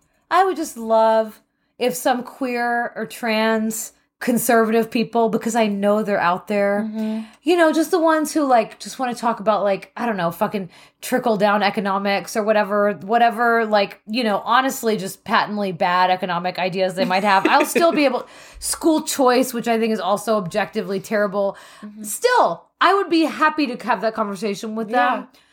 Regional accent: Texas, United States; Maybe this is just because I grew up in Texas

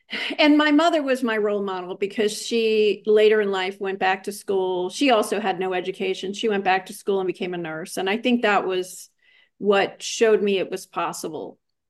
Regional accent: New York City, New York, United States; I grew up in New York City.

